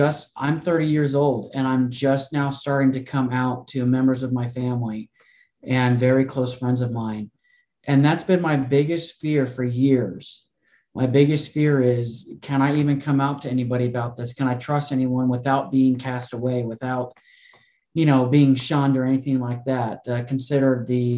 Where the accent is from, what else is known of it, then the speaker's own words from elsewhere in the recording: North Carolina, United States; I'm, you know, who I am. I'm from North Carolina originally.